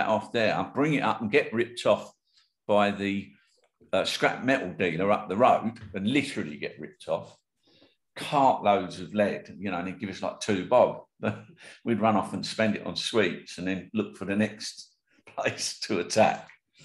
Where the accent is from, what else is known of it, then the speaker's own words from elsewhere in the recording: London, United Kingdom; I was born in Islington, North London. At that time, I mean, now Islington's an extremely affluent area, but when I was first brought up, I mean, I was born in Bart's Hospital